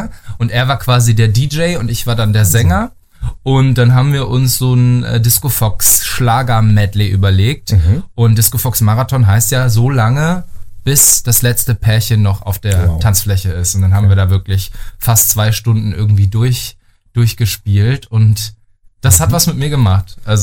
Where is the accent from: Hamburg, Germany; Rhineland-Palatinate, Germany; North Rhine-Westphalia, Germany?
North Rhine-Westphalia, Germany; Paderborn; weil ich komme ja aus Paderborn